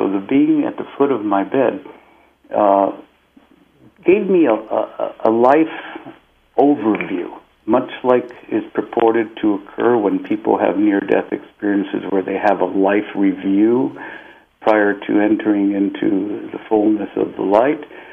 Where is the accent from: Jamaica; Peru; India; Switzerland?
Peru; English is a second language; moved away as an adult; now in United States; For I was born in Peru and lived continuously there until I was 18 when I came to the United States